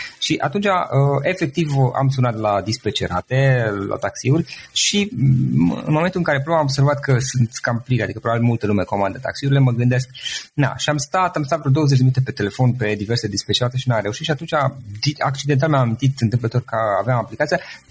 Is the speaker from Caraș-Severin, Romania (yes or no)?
no; Cluj-Napoca, Cluj County, Romania; eu sunt din Cluj